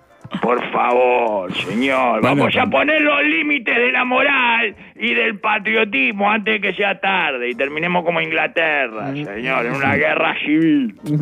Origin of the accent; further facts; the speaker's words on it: Basque Country, Spain; Como un vasco, acá pegándole las teclas al teclado como si fuera un vasco, que soy, por otra parte.